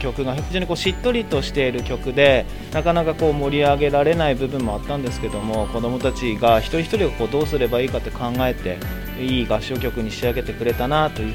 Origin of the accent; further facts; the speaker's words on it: Iwate, Japan; moved away as an adult; now in Akita, Japan; 大学時代に秋田に来ましたので今年で11年目になりますね。